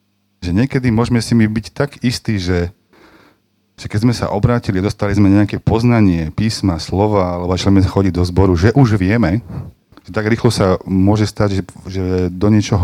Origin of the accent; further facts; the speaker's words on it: Vestenice, Trenčín Region, Slovakia; ja si pamätám u nás vo Vesteniciach prečím žakom partia a bolo to také úžasné